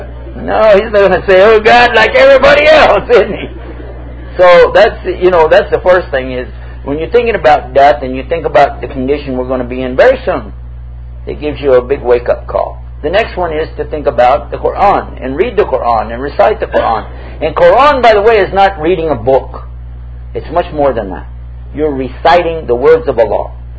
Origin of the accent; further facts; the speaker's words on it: Houston, Texas, United States; also born or lived in San Antonio, United States / Dallas, United States; Actually, I grew up in Houston, moved to San Antonio, lived in Dallas, Fort Worth, Grand Prairie, Arlington, down in the valley, West Lecoq, Donna, Farr, McAllen.